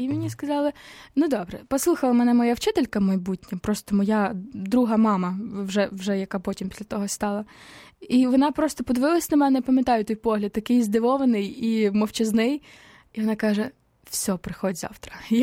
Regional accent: Khmelnytskyi, Khmelnytskyi Oblast, Ukraine; Так, я з Хмельницького, так, але завжди там зимові канікули, літні канікули я проводила в бабусі.

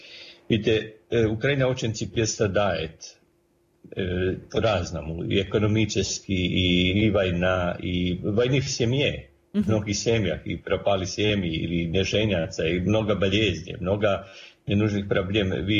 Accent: Croatia; Даже забыли сказать, что я из Хорватии

